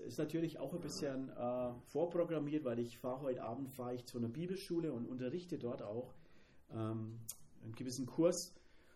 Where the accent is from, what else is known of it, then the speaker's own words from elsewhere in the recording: Bavaria, Germany; accent: Franconian; now in Swabia, Germany; Wir kommen ursprünglich aus dem Frankenwald, müssen aber sagen, wir sprechen zwar Fränkisch, aber unser Herz ist tatsächlich im Schwabenland richtig aufgeblüht. Da haben wir auch eigentlich tatsächlich unsere geistliche Heimat.